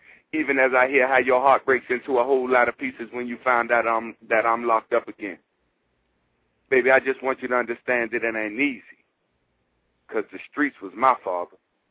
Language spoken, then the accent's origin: English; Washington, District of Columbia, United States; now in Tampa, United States; I'm actually calling you from Tampa, but I'm from Washington D.C. though.